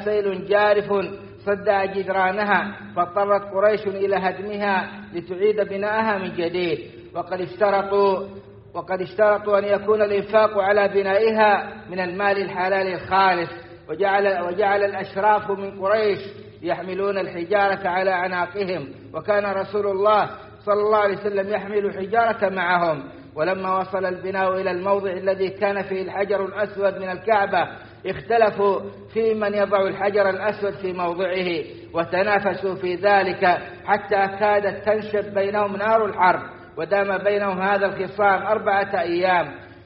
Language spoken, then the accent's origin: Arabic; Saudi Arabia; وأدم على بلادنا السعودية أمنها وإيمانها ومقدساتها